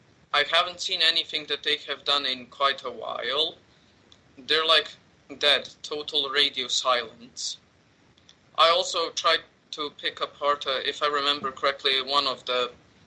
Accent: Serbia; English is a second language; I was from Serbia, which is a Balkan country in the Balkan Peninsula.

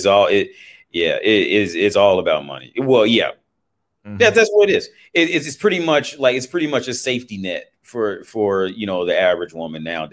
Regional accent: Cincinnati, Ohio, United States; I'm from Cincinnati, Ohio.

